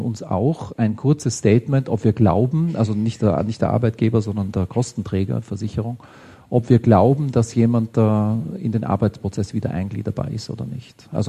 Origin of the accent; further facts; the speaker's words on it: Vienna, Austria; now in Germany; Also ich bin Wiener, Österreicher, kein Deutscher, obwohl ich immer, man fragt mich hier immer wieder, ob ich aus Deutschland komme.